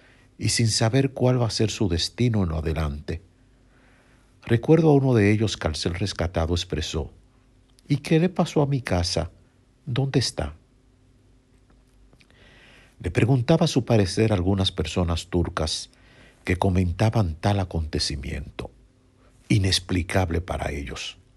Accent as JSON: {"language": "Spanish", "country": "Dominican Republic", "moved": "yes", "said": "lo que pasaría en mi país, República Dominicana, el día que un suceso de esta magnitud toque nuestras puertas."}